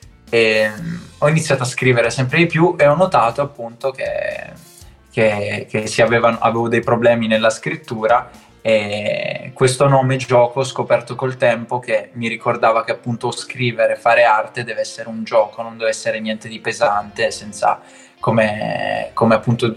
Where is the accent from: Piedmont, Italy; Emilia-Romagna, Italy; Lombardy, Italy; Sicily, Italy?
Piedmont, Italy; Settimo Torinese; vengo da Settimo in provincia di Torino. Ho 20 anni